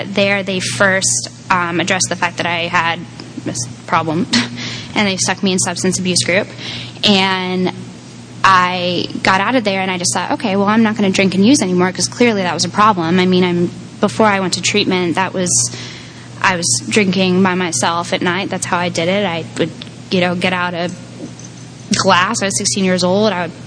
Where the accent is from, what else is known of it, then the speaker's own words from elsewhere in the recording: New Hampshire, United States; I was born in New Hampshire. I grew up in a bedroom community in a big house.